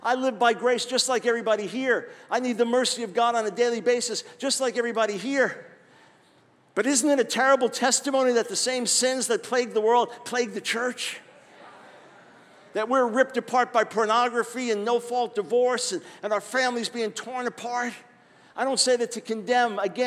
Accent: United States; I say that as an American.

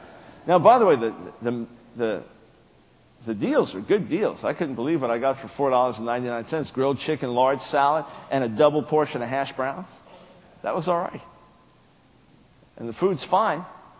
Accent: New York, United States; I'm from New York, man. That's a different atmosphere for me.

